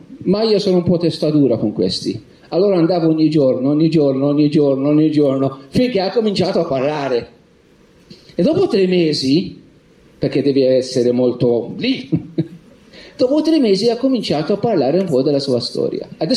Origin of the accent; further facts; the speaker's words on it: Malta; Italian is a second language; E questo mi viene un po' naturale anche perché sono maltese.